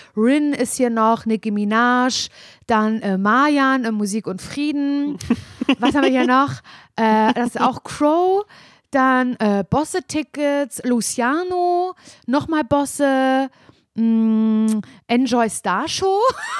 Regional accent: Parchim, Mecklenburg-Vorpommern, Germany; Ja, und hier sitze ich halt als an im Jugendschreibtisch in Parchim in meiner Heimatstadt.

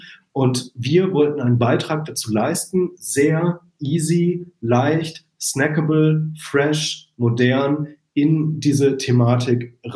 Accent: Arnsberg, North Rhine-Westphalia, Germany; Ja, genau, das ist so in der Nähe von Dortmund. Ich bin ein Sauerländer Jung.

